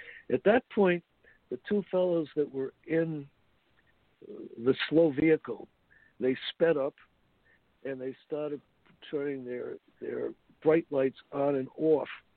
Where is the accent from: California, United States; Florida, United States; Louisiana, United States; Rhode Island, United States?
Rhode Island, United States; Woonsocket; not only Don and Sandra's, but my hometown of Woonsocket, Rhode Island.